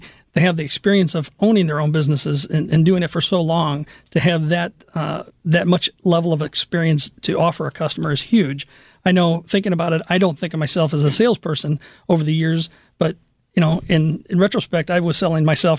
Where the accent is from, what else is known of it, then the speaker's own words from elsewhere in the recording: Fenton, Missouri, United States; now in Crestwood, United States; I grew up in Fenton. Lived there most of my life. Went to Eureka High School, and then over to South County Tech for the last 2 years, moved out to Kirkwood